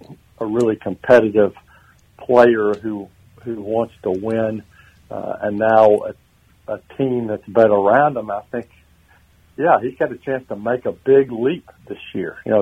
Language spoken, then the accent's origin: English; Southern United States, United States; Growing up in the South, I didn't know anything about hockey